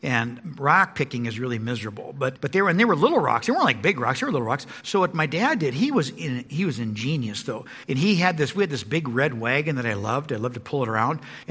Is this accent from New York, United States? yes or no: no; Kearney, Missouri, United States; And I grew up in Kearney, Missouri.